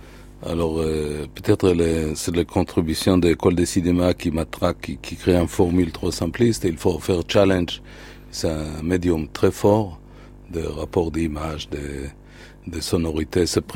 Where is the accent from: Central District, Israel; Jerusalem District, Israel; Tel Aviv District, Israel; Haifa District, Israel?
Haifa District, Israel; Haifa; ma ville natale, Haïfa